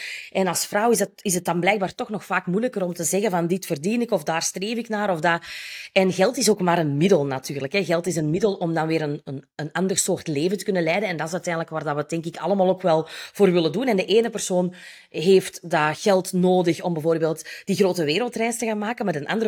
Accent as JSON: {"language": "Dutch", "country": "Belgium", "tie": "born or raised there", "said": "Ik ben opgegroeid in de Kempen. Ik ben een dochter van boomkwekers."}